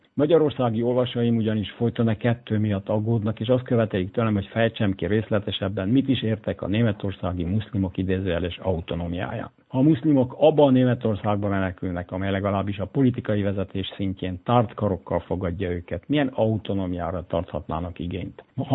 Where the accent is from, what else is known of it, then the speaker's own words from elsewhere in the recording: Brașov, Brașov County, Romania; Sőt, még gyerekkorom három nemzetiségű Brassójában is.